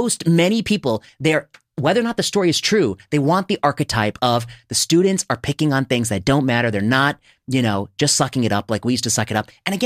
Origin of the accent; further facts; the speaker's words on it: India; I'm Indian, and first of all, that's not how we pronounce it.